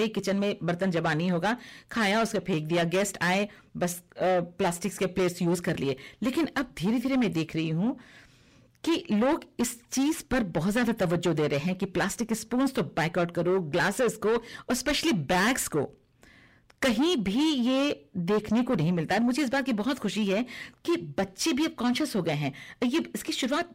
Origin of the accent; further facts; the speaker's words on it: Mumbai, Maharashtra, India; चूंकि मैं मुंबई से ताल्लुक रखती हूँ